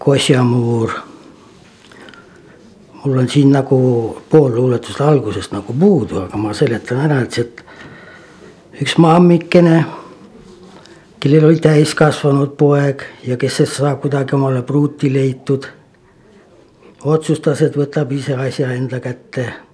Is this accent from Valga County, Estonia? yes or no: yes; Tõrva, Valga County, Estonia; born there; also born or lived in Harju County / Lääne County; Olen sündinud Tõrvas koos kaksikõega, aga elanud hoopis kaugemal Harjumaal ja Läänemaal.